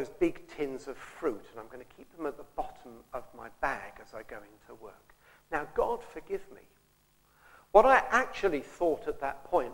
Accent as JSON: {"language": "English", "region": "England", "country": "United Kingdom", "said": "I'm English."}